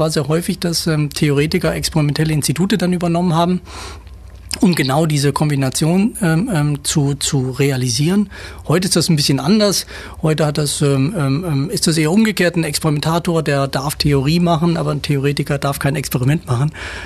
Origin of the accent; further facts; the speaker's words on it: Kassel, Hesse, Germany; born there; geboren bin ich eigentlich in Kassel, also in Nordhesse. Und habe auch in Kassel dann studiert, Physik, und nach dem Studium dann promoviert.